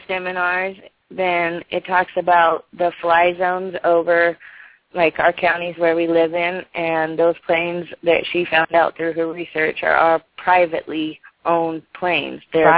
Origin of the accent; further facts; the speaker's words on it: California, United States; I'm from Northern California.